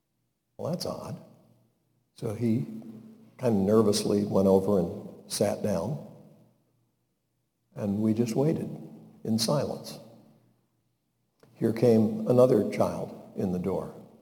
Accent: North Carolina, United States; do you believe that … that I'm from North Carolina and that I'm this many years old?

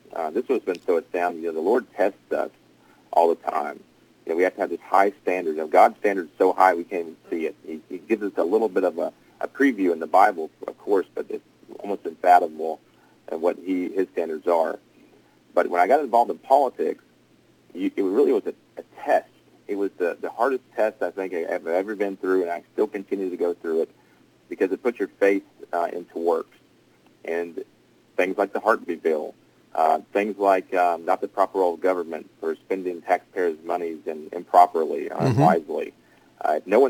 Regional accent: Georgia, United States; Yeah, I'm one of five siblings. We grew up in Northeast Georgia in the mountains. My parents lived up here when I was about 6 years old. So I'm 31 now, so about 25 years I've lived up in the mountains up here.

